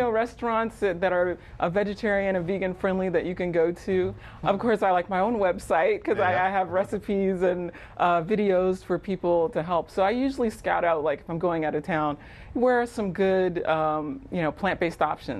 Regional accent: Alabama, United States; Look, I grew up in Alabama, so I know what good food tastes like.

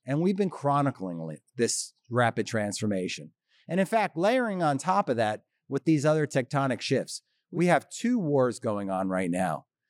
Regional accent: Jupiter, Florida, United States; I like to talk about the Jupiter Lighthouse in my hometown of Jupiter, Florida.

